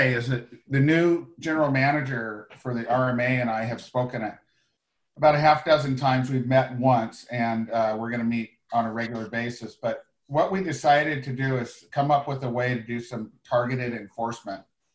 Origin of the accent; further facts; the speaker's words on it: Wyoming, United States; I'd like to point out that Wyoming is on the top 10 list there, my home state.